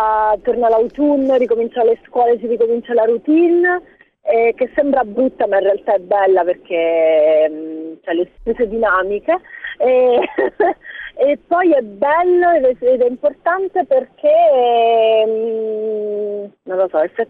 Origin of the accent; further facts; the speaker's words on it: Cepagazzi, Abruzzo, Italy; sono di Cepagazzi.